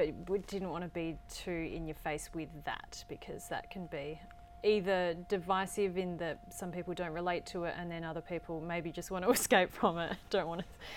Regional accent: Alfred Cove, Western Australia, Australia; Well, I grew up in Applecross, well, Alfred Cove.

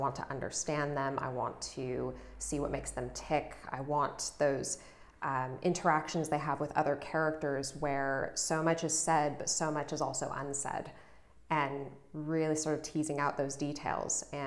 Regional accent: United States; And speaking as an American, sometimes I think I understand the United States

